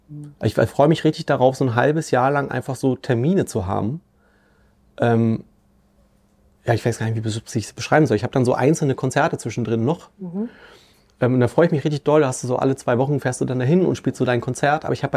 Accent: Germany; born there; weil ich bin ja in der DDR noch geboren

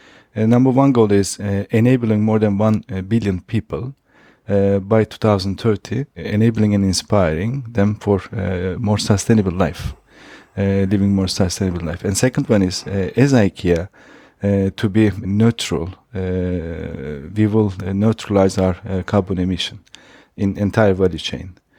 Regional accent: Turkey; English is a second language; It is easier. I'm from Turkey. I was born and raised in Turkey and started my career in retail also in Turkey.

